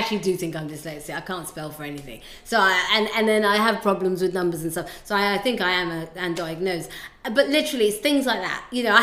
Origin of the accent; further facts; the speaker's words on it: Ghana; I'm from Ghana. So I'm from Ghana, so we have a dish called jollof rice.